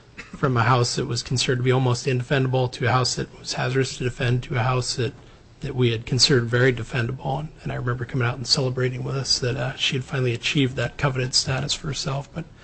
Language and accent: English; Alaska, United States; I'm also here as a resident. I grew up in Alaska.